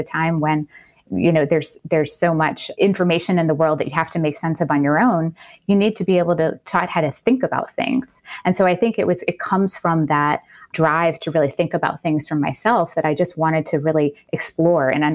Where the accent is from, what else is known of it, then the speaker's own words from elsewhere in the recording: New Orleans, Louisiana, United States; I grew up in New Orleans and it's really a melting pot of different cultures and languages.